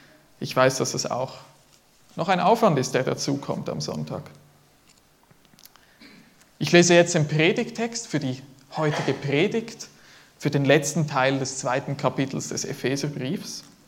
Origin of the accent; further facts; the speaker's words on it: Switzerland; born there; ich bin als Schweizer geboren, habe automatisch den Schweizer Pass